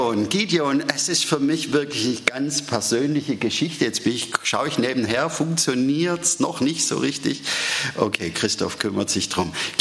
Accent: Baden-Württemberg, Germany; Jahrgang 1970. Ich komme aus dem Schwabenland, wie ich unmöglich verstecken oder verbergen kann, auch hier in der Nähe von Karlsruhe.

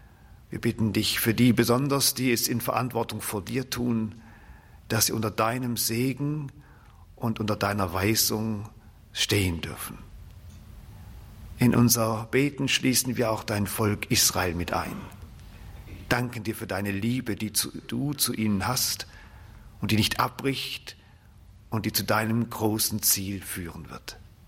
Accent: Cologne, North Rhine-Westphalia, Germany; born there; dass ich in Köln geboren bin und als Rheinländer habe ich so ein bisschen epigenetisch den Humor mitgekriegt.

